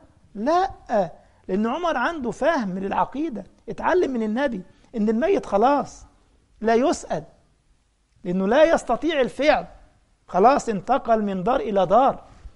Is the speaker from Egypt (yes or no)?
yes; Egypt; اسمه ايه معرفش اسمه ايه عندنا في مصر، المداح ده اللي معظم كلامه شرك.